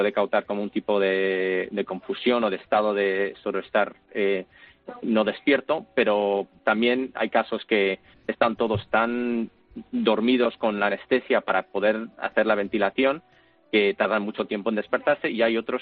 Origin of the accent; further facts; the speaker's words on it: Madrid, Community of Madrid, Spain; moved away as an adult; Me crié en Madrid y me vine para acá a estudiar y aquí me he quedado.